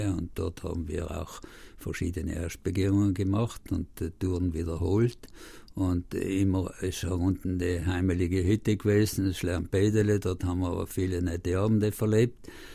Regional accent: Trentino-Alto Adige, Italy; Und so ist es auch bei uns in Südtirol gewesen.

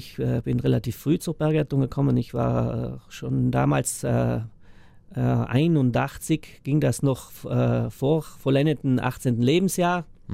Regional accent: Lana, Trentino-Alto Adige, Italy; In Lana lebe ich eigentlich seit ich auf der Welt bin. Ja. Besser gesagt, wir sind in Cherms geboren, die meisten Lahner noch, bis zu einem gewissen Jahrgang.

